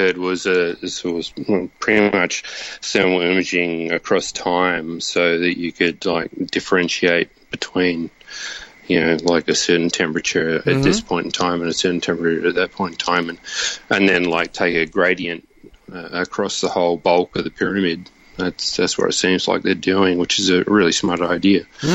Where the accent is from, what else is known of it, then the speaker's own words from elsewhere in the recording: Brisbane, Queensland, Australia; I'm from Brisbane, Australia, by the way.